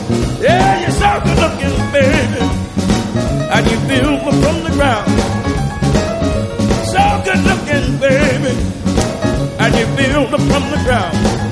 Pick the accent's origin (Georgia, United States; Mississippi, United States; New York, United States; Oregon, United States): Mississippi, United States; I'm from Mississippi. They taught me to work hard. So I left home.